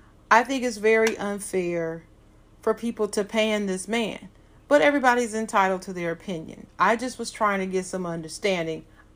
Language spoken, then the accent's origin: English; Ohio, United States; now in North Carolina, United States; I'm from Ohio.